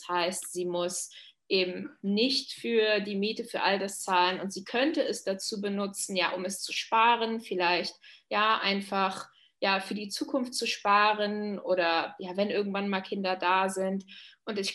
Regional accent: Germany; ich bin ja Deutsche, dementsprechend ja, sind meine Großeltern Christen und ja, Ich bin in einem christlichen Umfeld aufgewachsen

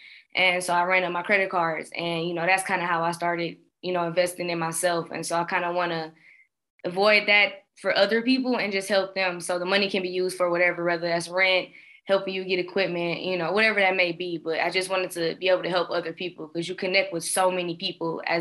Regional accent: Milwaukee, Wisconsin, United States; Yeah, so I'm from Milwaukee. So have to, you know, that's my base home.

